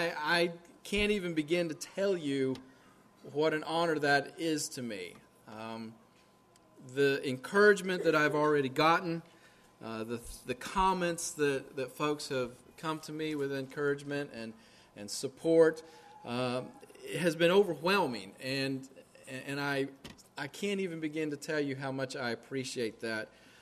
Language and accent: English; Winter Haven, Florida, United States; now in Tampa, United States; I grew up in Central Florida. I grew up primarily over in Winter Haven. My folks are still there. All my family is.